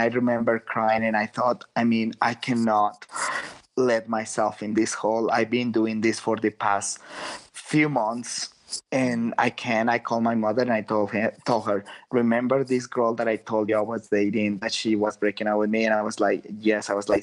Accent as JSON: {"language": "English", "town": "Guadalajara", "region": "Jalisco", "country": "Mexico", "said": "I'm from Guadalajara. I was living in San Francisco almost every weekend."}